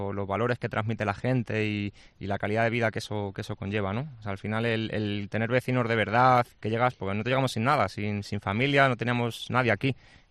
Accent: Community of Madrid, Spain; Como buen madrileño que soy, los atascos me los he comido doblados. Trabajar en el centro de Madrid

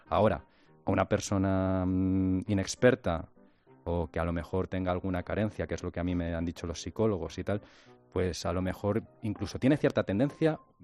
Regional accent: Spain; now in Madrid, Spain; yo soy español y vivo en Madrid

